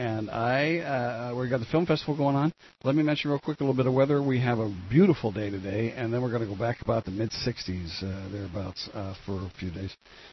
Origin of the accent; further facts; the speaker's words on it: East Orange, New Jersey, United States; now in San Luis Obispo, United States; Yeah, I was from Essex. I was born in East Orange.